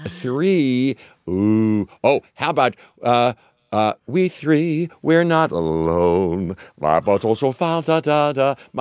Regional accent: Pittsburgh, Pennsylvania, United States; when you're growing up as a kid, as a boy, and I grew up in Pittsburgh, and you know, it can be tough.

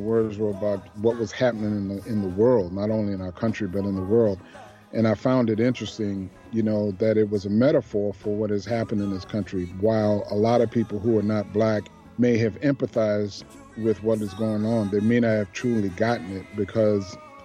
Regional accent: New Orleans, Louisiana, United States; when I was growing up in New Orleans, my father loved operatic music and wanted to be an operatic singer.

